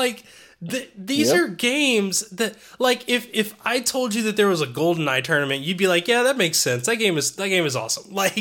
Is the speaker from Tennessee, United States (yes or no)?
yes; Knoxville, Tennessee, United States; tournaments being held in my home state of Tennessee, you know, in Knoxville where I grew up